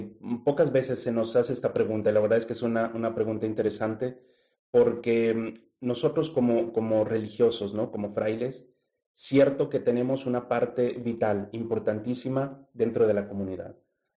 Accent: Mexico; en la zona de Latinoamérica, de donde yo vengo, de México

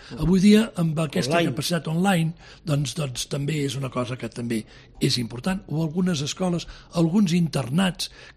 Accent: Barcelona, Catalonia, Spain; Jo soc barceloní d'origen i ens agrada

